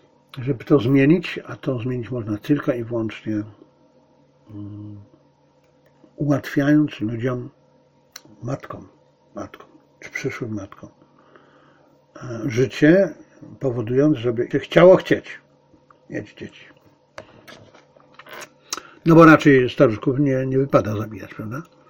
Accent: China; ja jestem Chińczykiem, więc również jestem Chińczykiem, może przede wszystkim jestem Chińczykiem.

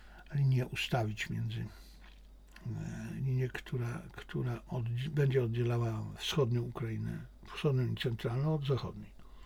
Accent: China; ja jako Chińczyk uważam, że Chiny robią dobrze, dbając o swoją rację stanu.

